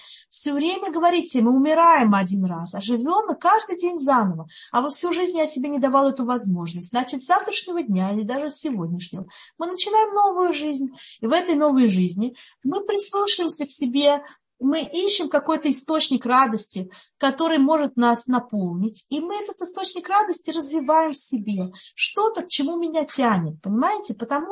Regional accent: Russia; now in Beitar Illit, Israel; особенно мы, как бы выходцы из России, из СНГ

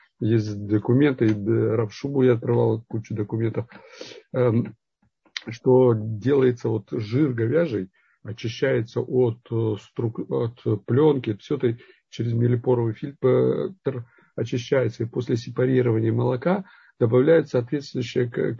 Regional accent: Kyrgyzstan; moved away; вот я из Киргизии приехал, там доили из-под коровы, и там молоко парное было

